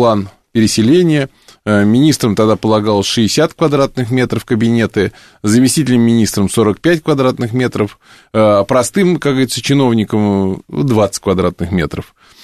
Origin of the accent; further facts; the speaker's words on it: Moscow, Russia; мы, москвичи